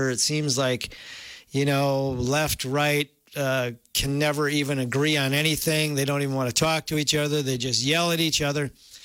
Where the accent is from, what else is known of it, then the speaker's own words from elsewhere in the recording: United States; I grew up in Richland County on a dairy farm.